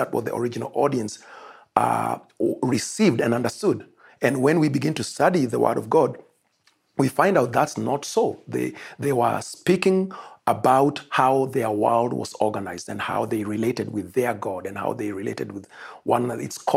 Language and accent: English; Kenya; But I am here, and I originate from Africa. I come from Kenya, as we have discussed.